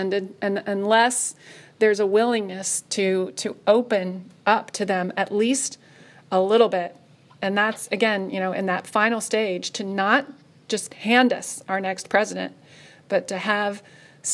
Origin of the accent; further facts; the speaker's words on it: Oklahoma, United States; I love this state. It's my home state.